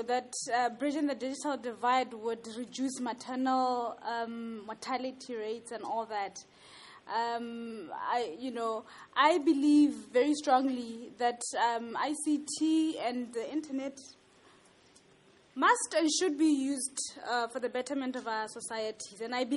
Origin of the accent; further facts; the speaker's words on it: Botswana; And I'm from Botswana.